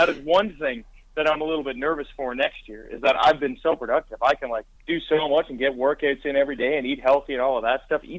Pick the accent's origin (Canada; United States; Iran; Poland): Canada; growing up in Canada, obviously